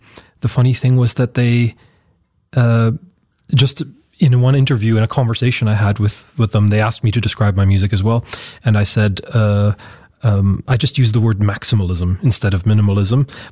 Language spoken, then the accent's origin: English; Toronto, Ontario, Canada; And I grew up in the Vororte of Toronto